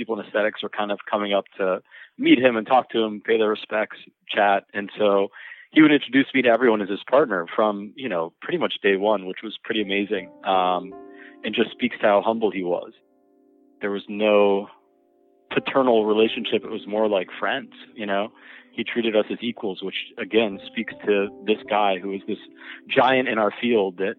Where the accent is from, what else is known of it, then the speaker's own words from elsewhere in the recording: Miami, Florida, United States; So everybody, I grew up in Miami, everybody knew about Dr. Brandt.